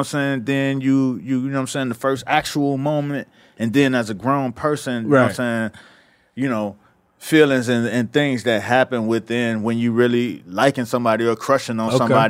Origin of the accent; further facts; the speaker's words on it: Miami, Florida, United States; I'm from Miami, right?